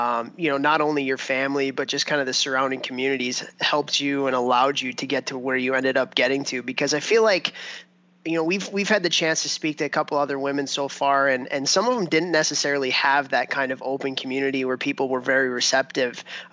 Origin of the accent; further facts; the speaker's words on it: Chicago, Illinois, United States; when I was a kid growing up in Chicago, when we'd play in the tournaments in Toronto